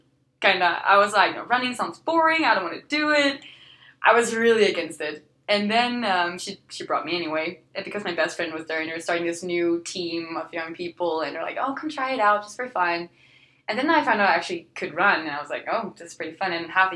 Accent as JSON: {"language": "English", "town": "Allerød", "region": "Capital Region", "country": "Denmark", "said": "Okay, so I come from Ellerød, which is like a kind of like Cedar City size, half an hour, 45 minutes outside of Copenhagen. I like it there. It's like forest."}